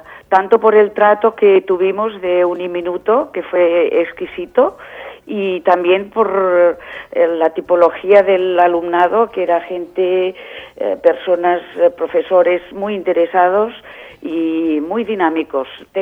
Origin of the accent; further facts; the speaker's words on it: Girona, Catalonia, Spain; No, estoy en Girona, que es mi ciudad natal y es donde fundamentalmente vivo. Trabajo en Barcelona, pero vivo en Girona.